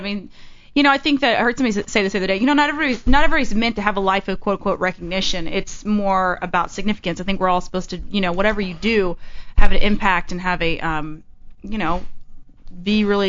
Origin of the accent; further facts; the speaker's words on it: Texas, United States; I'm from Texas, and the white trash is like they invented it.